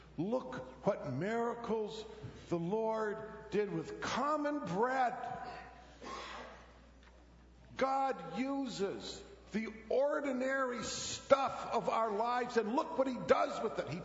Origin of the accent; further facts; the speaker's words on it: Midland, Michigan, United States; I grew up in Midland